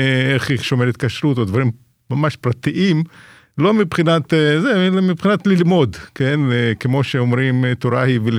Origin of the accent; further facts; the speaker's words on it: Ukraine; Hebrew is a second language; now in Israel; אני גדלתי באוקראינה, אז חלק מברית המועצות, וגדלתי במשפחה יהודית סובייטית, עם סבא וסבתא שדיברו יידיש